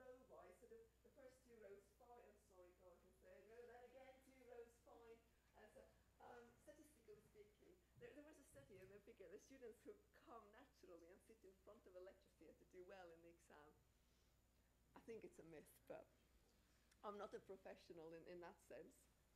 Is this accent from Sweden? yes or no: yes; Sweden; English is a second language; I also teach you Swenglish because I come from Sweden.